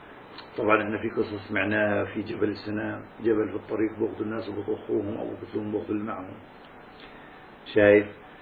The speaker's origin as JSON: {"language": "Arabic", "country": "Palestine", "said": "قلت له فلسطيني خير يا شو بدك"}